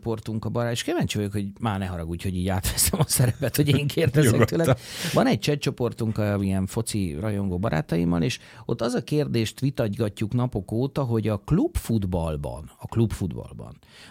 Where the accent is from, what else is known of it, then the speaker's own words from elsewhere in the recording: Hungary; És aztán mondtam nekik, hogy hát mi Magyarországról jöttünk, és hát, hogy persze, tudjuk, Szoboszlai.